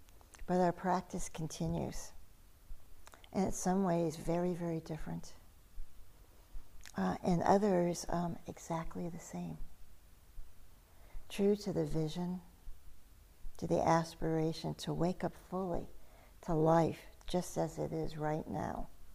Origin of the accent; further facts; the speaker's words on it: Midwest, United States; As I shared yesterday, I'm from the Midwest, which is very flat. It's very, very horizontal.